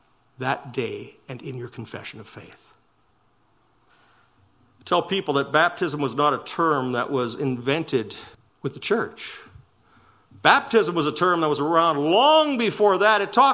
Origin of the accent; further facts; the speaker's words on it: Canada; I am a Canadian. I am fifth generation Canadian